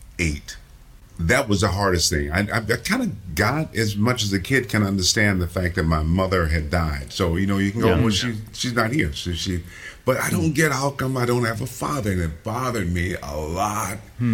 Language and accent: English; Benton Harbor, Michigan, United States; born there; Came up to Michigan, where her family had migrated to, Benton Harbor, and gave birth to me and died. I was born in December.